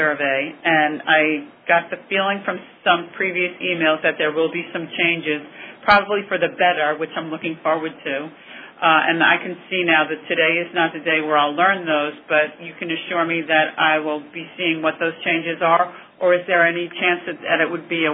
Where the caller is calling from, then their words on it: Long Island, New York, United States; I'm calling from St. Charles Hospital on Long Island